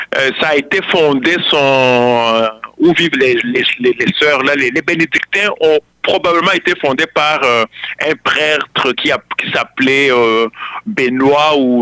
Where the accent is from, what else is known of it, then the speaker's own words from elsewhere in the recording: Rwanda; first language Kinyarwanda; French is a second language; Alors au Rwanda, la première langue, ma langue maternelle, c'est le Kinyarwanda.